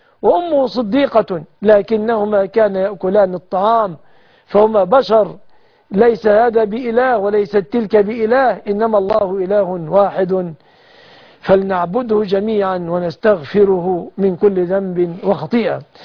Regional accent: Egypt; بلادنا مصر

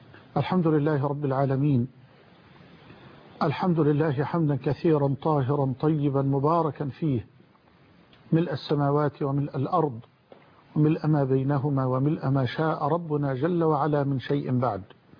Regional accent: Egypt; بلدنا مصر

